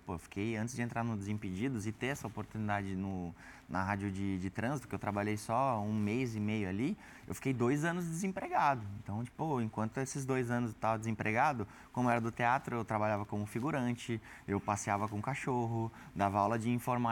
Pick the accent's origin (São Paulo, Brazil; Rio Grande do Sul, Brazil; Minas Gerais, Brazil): São Paulo, Brazil; A gente veio da periferia de São Paulo.